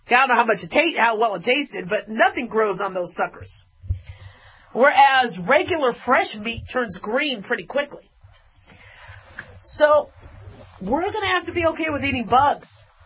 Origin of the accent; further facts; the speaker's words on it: California, United States; Listen, I'm from California. Okay, so I'm still a Valley girl.